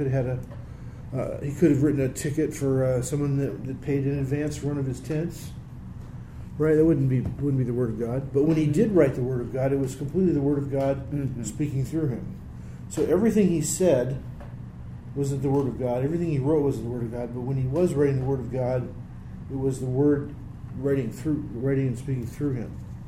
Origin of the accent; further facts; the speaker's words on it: Texas, United States; A mean Texas chili, in fact. Because I'm from Texas.